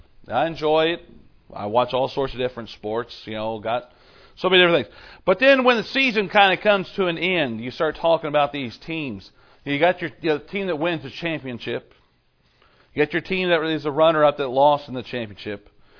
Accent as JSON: {"language": "English", "town": "Cincinnati", "region": "Ohio", "country": "United States", "tie": "born or raised there", "said": "Growing up in Cincinnati, every neighborhood had different types of fences."}